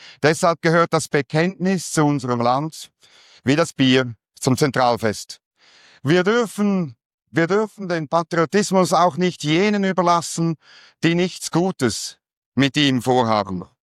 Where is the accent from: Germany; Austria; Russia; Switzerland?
Switzerland; Erstens wissen wir alle, dass wir als Schweizer mehr persönliche Freiheit genießen